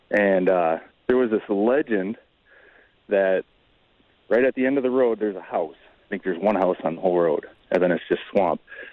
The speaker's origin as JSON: {"language": "English", "town": "Waupaca", "region": "Wisconsin", "country": "United States", "tie": "born or raised there", "said": "So when I was a teenager, I grew up in Wapaka, Wisconsin, and there's a nearby town, Wyawega"}